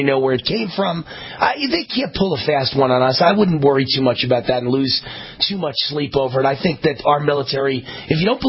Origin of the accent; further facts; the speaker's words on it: Mount Vernon, New York, United States; I grew up in Mount Vernon on the Bronx borderline. I'm a Bronx boy.